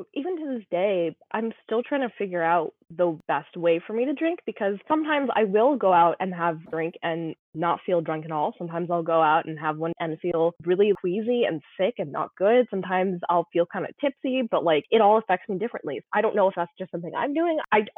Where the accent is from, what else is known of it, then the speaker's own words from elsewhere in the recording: New York, United States; Or especially growing up in New York